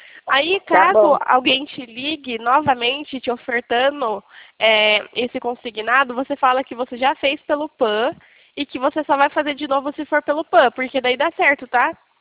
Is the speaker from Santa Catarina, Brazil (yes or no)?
no; Itu, São Paulo, Brazil